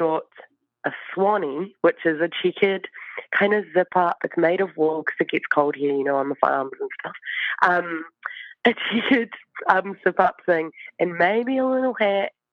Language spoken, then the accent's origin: English; New Zealand; I'm from New Zealand